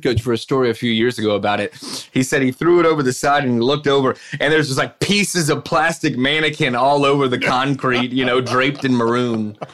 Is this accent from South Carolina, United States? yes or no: no; Mississippi, United States; growing up on the Mississippi coast and going to that game a few times when I was in high school.